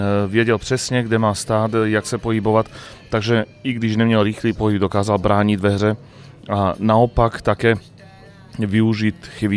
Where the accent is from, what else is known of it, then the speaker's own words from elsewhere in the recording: Slovakia; jako rodilý Slovák můžu říct, že emoce už jenom v tom názvu zaznívají